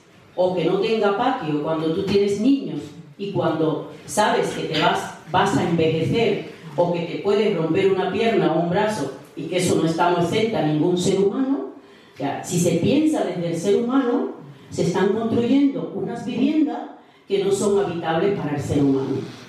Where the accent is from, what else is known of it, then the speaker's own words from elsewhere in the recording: Dominican Republic; en mi país hay unas casas que se llaman Casas Dominican Shore